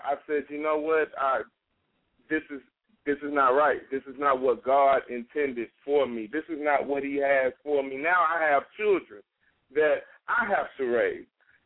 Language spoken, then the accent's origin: English; San Antonio, Texas, United States; I grew up in San Antonio, Texas. That's where I grew up.